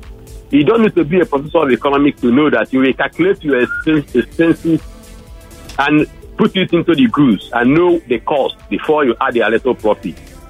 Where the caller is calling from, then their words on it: Okoko, Lagos, Nigeria; I'm calling from Okoko.